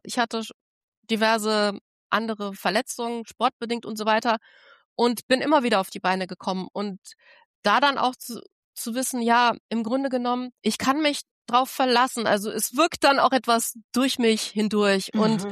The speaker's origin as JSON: {"language": "German", "region": "Rhineland", "country": "Germany", "said": "ich bin Rheinländerin"}